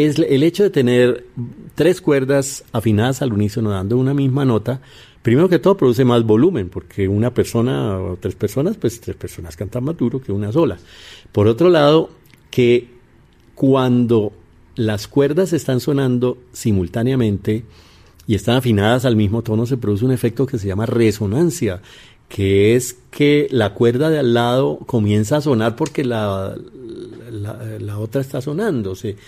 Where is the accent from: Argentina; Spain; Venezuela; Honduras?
Venezuela; Andes; como yo no soy llanero, sino bayuno, yo soy andino, entonces este joropo cantado por un andino suena muy distinto de lo que le puede sonar a un llanero